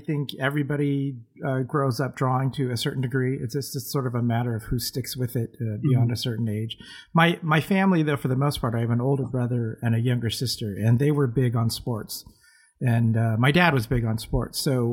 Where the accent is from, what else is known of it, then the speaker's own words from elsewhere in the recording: San Jose, California, United States; now in Sacramento, United States; I grew up in San Jose, California. So Silicon Valley.